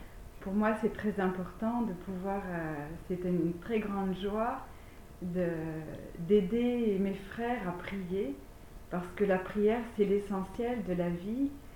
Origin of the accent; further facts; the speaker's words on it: Paris, Île-de-France, France; parce que je suis parisienne, hein, née à la Bastille, voilà.